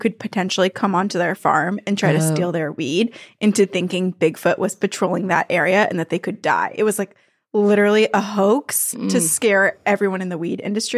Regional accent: Vermont, United States; Yeah, I live right outside of Boston. I grew up in Vermont.

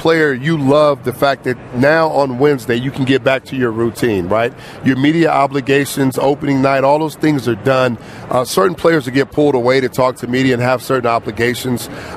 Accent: California, United States; And, of course, the Cali came from me because I was from Cali.

